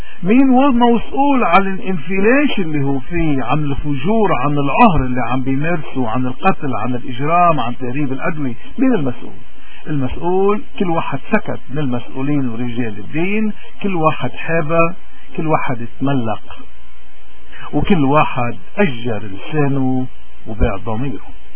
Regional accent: Lebanon; وفهموا هالعالم كله انه نحن كلبنانيين مش قادرين نقتلع هذا السرطان

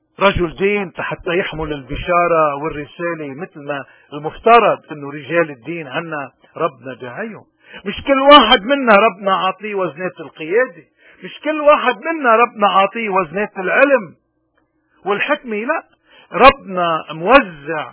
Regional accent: Lebanon; ونحن كلبنانيين بدنا نقول لحالنا نحن خلونا نصلح حالنا أول شيء

